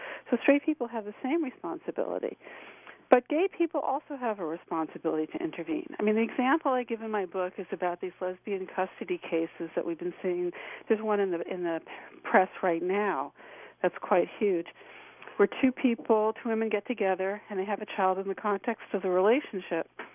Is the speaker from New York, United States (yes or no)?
yes; New York, United States; You know, growing up in New York, if somebody was beating up his wife in an apartment